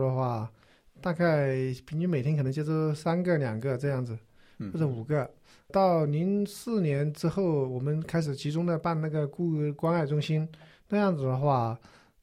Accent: China; 我们中国人说开夫妻店

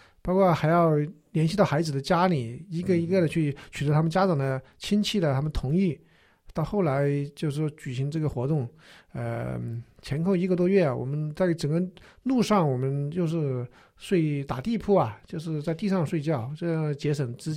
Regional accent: China; 我们中国人说开夫妻店

